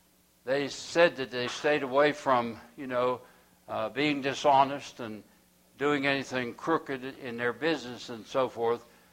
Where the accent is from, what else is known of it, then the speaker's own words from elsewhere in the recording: United States; Because I'm first a Christian, and I'm second an American.